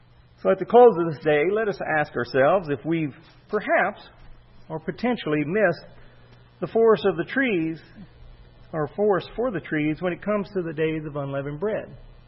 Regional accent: the South, United States; See, I'm from the South, so I can speak Southern and Northern, as I've told people before.

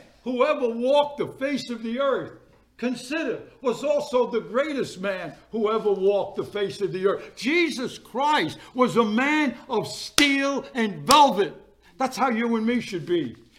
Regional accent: Brooklyn, New York, United States; And I grew up in Brooklyn, two-story building. Downstairs, my dad had his the shop.

